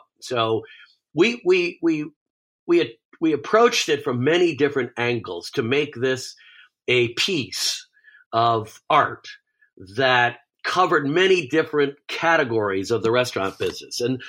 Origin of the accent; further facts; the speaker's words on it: New York, United States; now in Malibu, United States; You know, we live in Malibu, so surfing is a big deal here. And riding the wave. I grew up in New York, and actually we body surfed in Rhode Island.